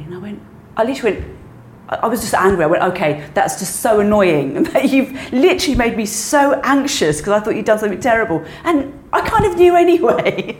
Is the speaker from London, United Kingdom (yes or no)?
yes; London, United Kingdom; I grew up in South London.